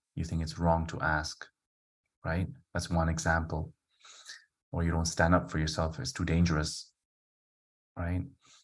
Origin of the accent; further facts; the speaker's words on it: Kenya; So I grew up in Kenya and we were caned every day.